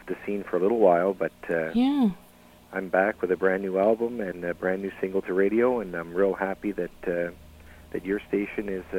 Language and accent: English; New Brunswick, Canada; I'm from Kapolei, New Brunswick.